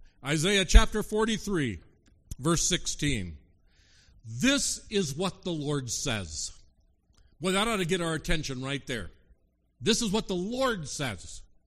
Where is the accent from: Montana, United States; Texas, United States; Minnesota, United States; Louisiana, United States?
Montana, United States; My wife is from Missouri. I grew up in Montana.